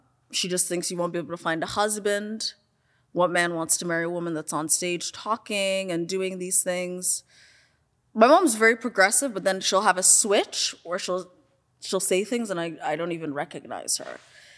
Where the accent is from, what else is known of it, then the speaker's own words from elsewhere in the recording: Canada; then I take tons of things from having been born and raised in Canada.